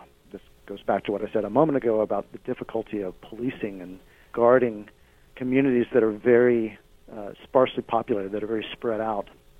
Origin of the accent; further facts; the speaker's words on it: Alabama, United States; I'm a Southerner. I'm from Alabama. I spent all my childhood in the state of Alabama